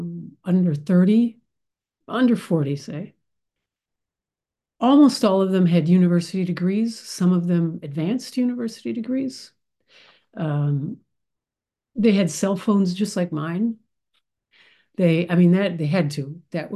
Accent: United States; As soon as they found out that I was from America, they were like, "Why are you here then?"

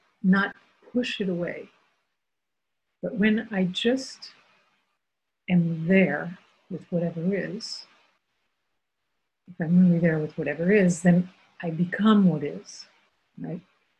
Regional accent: United States; now in France; And I am American and live in France.

